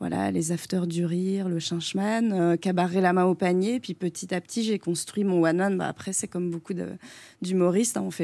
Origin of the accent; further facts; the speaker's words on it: Arras, Hauts-de-France, France; born there; now in Paris, France; Je suis née à Arras.